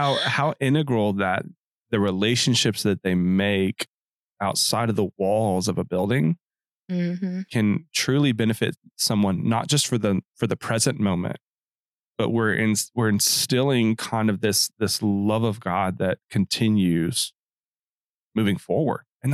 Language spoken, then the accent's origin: English; Arkansas, United States; we switched going to church on Sundays to just watching NASCAR, which, because we grew up in Arkansas, that's what you do with your free time.